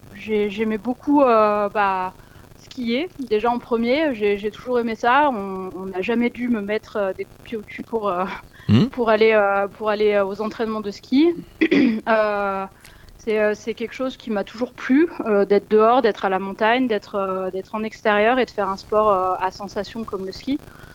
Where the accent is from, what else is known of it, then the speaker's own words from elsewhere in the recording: Les Deux Alpes, Auvergne-Rhône-Alpes, France; also born or lived in Grenoble; Je suis originaire des Deux Alpes. J'ai été élevée et je suis pratiquement née aux Deux Alpes. D'ailleurs, je suis née à Grenoble, mais 3 jours après, je suis remontée en station.